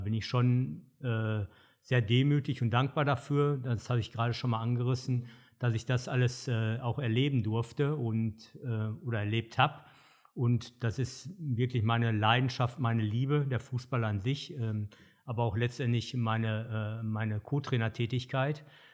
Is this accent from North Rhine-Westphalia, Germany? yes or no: yes; Bochum, North Rhine-Westphalia, Germany; 55, verheiratet, 2 Kinder, 2 super Jungs, die auch schon erwachsen sind, und geboren in Bochum